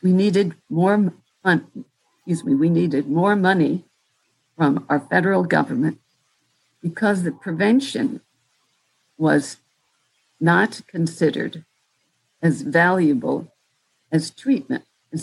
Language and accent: English; Akron, Ohio, United States; also born or lived in Cleveland; First group was a group of five Greek Orthodox Christian churches in Cleveland and Akron, my hometown and my place of birth.